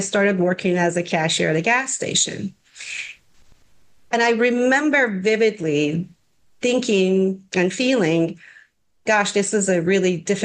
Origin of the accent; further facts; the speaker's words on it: Iran; I was born and raised in Iran.